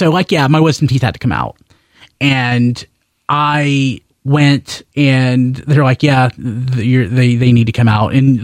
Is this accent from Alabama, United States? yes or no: no; North Carolina, United States; I'm from Wilkes County, North Carolina, which is I think a lot of people think their hometown is hell